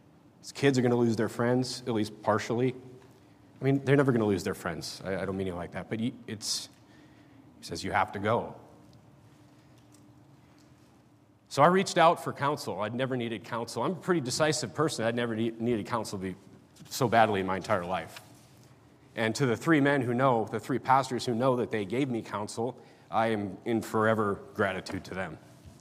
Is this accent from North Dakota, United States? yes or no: yes; North Dakota, United States; now in Fresno, United States; I'm like, it's going to be fine. I'm from North Dakota. But through the streets of Fresno, we've been all over the city in the last 6 years.